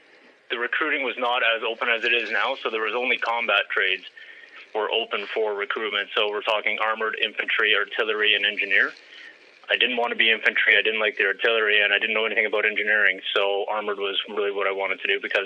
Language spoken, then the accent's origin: English; Winnipeg, Manitoba, Canada; born there; also born or lived in Portage la Prairie / Edmonton / Oromocto / Calgary; So I was born in Winnipeg. However, my dad was also in the military. He was a pilot, so I was born in Winnipeg, moved to Portage la Prairie, Edmonton, Oromocto, New Brunswick, back to Winnipeg, and then out to Calgary.